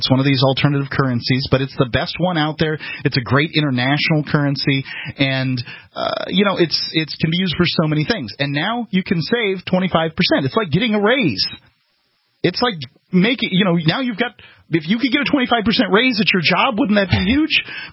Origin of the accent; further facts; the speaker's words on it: Florida, United States; Well, I remember I grew up in Florida